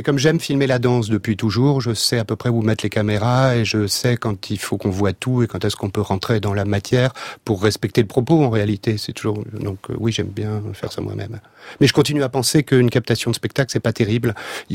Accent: France; c'est qu'on est français. En tant que français

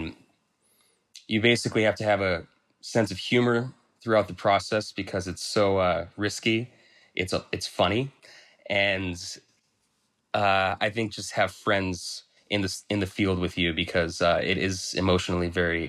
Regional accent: Marshall, Minnesota, United States; I grew up in Marshall, Minnesota, smaller town

